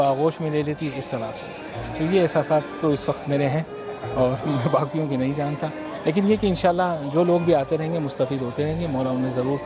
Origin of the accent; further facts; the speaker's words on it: Karachi, Sindh, Pakistan; میں کراچی.